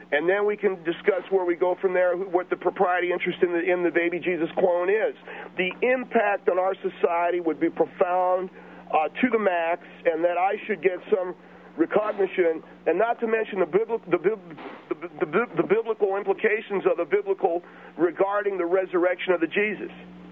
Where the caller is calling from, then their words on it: Temple City, California, United States; I'm calling from Temple City.